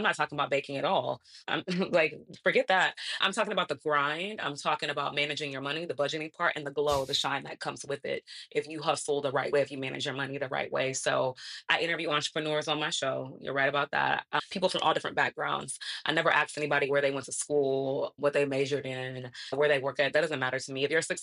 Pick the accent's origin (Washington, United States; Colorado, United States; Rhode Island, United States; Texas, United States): Texas, United States; Houston; from Houston.